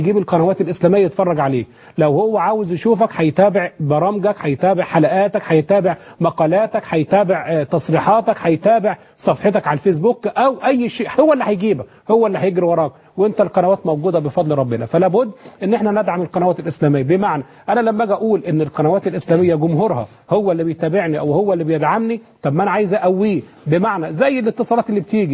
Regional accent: Egypt; النعمة اللي ربنا أعطاها لنا كمصريين وكعالم عربي وإسلامي

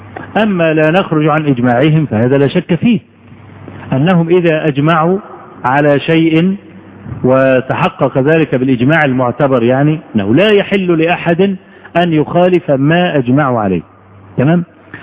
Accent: Egypt; عندنا في مصر

